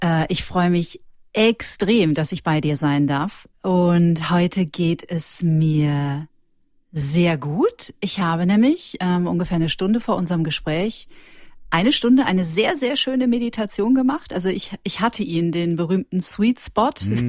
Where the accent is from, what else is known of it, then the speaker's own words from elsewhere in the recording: North Rhine-Westphalia, Germany; now in Munich, Germany; Und ich bin aus dem Ruhrgebiet.